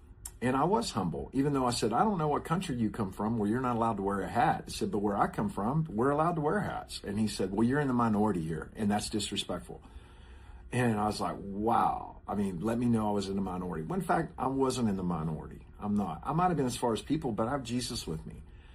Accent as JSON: {"language": "English", "region": "Texas", "country": "United States", "said": "I was being persecuted because I'm a Texan, because I'm an American, and people hate Americans."}